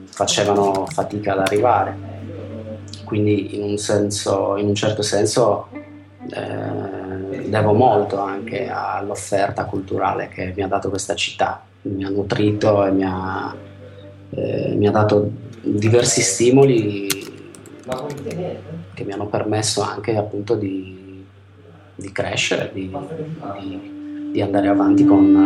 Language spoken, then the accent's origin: Italian; Cagliari, Sardinia, Italy; now in Bologna, Italy; mi sono trasferito qui a Bologna nel 2000. Io sono originario di Cagliari, in Sardegna.